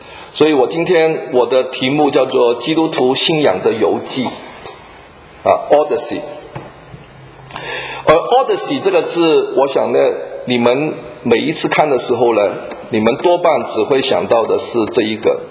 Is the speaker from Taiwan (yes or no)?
yes; Taiwan; 我们台湾人最喜欢讲叫浪游啊，就到罗马。